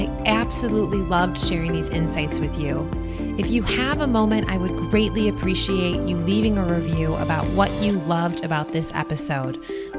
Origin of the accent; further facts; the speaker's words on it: Midwest, United States; You know, I'm from the Midwest.